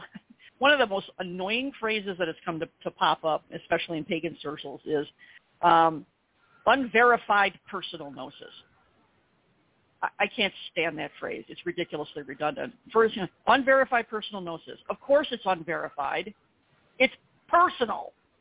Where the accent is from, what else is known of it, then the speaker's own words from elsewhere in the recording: Beloit, Wisconsin, United States; I'm this hairdresser from Beloit, Wisconsin